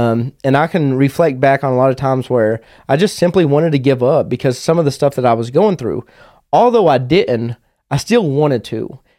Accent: Kentucky, United States; where I will open it up to my hometown, Macquarie County, Kentucky, where it's directed towards the youth.

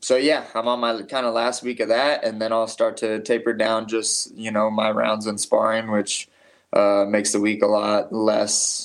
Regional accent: Aurora, Colorado, United States; I'm from Aurora, Colorado, which is, it's Colorado, so it's not like, you know, like a rough area.

